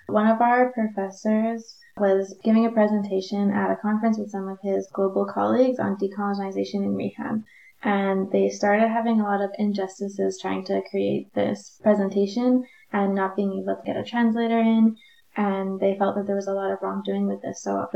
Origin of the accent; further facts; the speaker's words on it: Winnipeg, Manitoba, Canada; now in Montreal, Canada; I'm a physiotherapist practicing in Montreal, but originally I'm from Winnipeg.